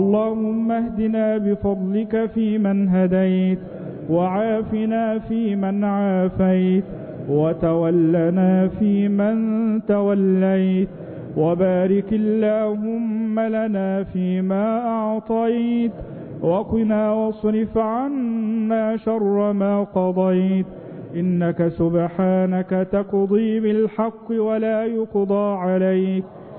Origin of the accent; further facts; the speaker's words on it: Egypt